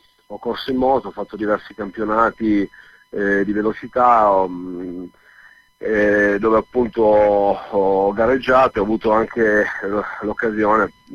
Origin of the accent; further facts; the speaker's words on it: Turin, Piedmont, Italy; born there; Sono nato qua a Torino, però diciamo che il sangue è calabrese.